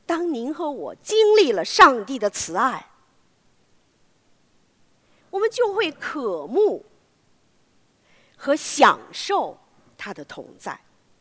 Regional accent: China; 是不是我们中国人的一个背景，我们的文化？

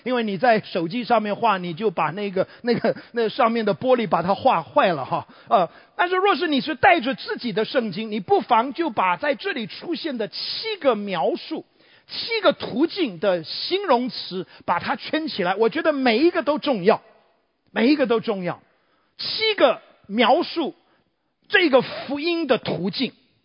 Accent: Taiwan; accent: Taiwanese; 我相信大部分人的听我的口音大概都知道我的口音有浓厚的台湾腔。我是在台湾土生土长的 Made in Taiwan MIT。

